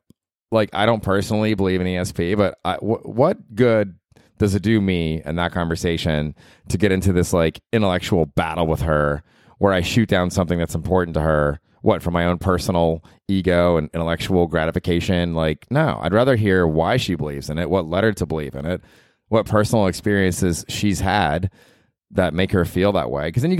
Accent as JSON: {"language": "English", "town": "Tampa", "region": "Florida", "country": "United States", "said": "I'm from Tampa and we got the Bolts, the Tampa Bay Lightning."}